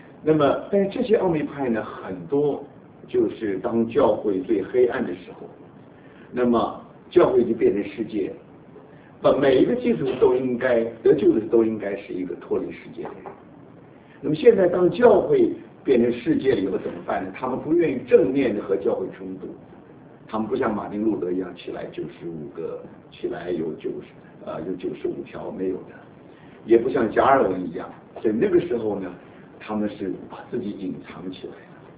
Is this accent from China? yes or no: no; Taiwan; now in United States; 因为我是从台湾长大的